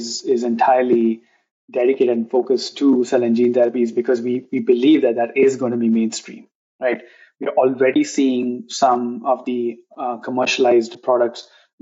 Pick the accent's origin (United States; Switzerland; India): India; so I'm from India, so I want to see these therapies actually reach that part of the world.